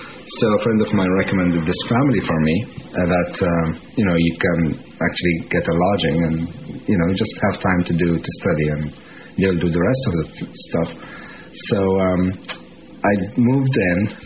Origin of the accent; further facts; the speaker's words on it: Dubai, United Arab Emirates; also born or lived in Scotland; I'm from Dubai, from United Arab Emirates.